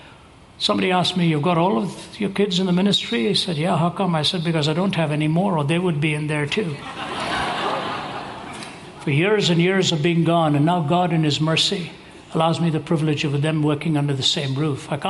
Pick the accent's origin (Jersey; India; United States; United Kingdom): India; now in North America; Yeah, India is always on my heart. I'm an Indian in my blood, and that's why I keep going back, keep going back.